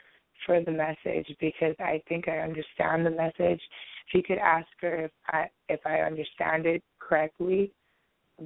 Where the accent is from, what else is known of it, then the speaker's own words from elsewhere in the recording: Honolulu, Hawaii, United States; I'm from Honolulu. I was born in Waikiki.